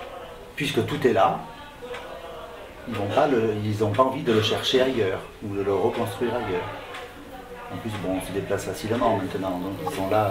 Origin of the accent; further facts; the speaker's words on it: Bordeaux, Nouvelle-Aquitaine, France; Je connais bien le quartier, je suis bordelais.